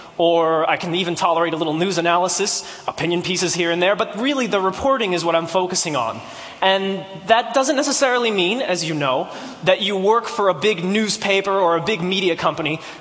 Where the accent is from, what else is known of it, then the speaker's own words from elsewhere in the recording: New Jersey, United States; I come from New Jersey where everybody's really, sarcastic.